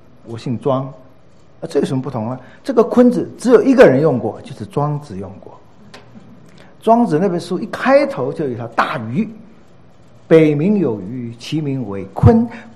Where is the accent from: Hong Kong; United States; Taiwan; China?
United States; Massachusetts; 我来自于麻州，所以这种图你就知道，麻州，麻塞诸塞州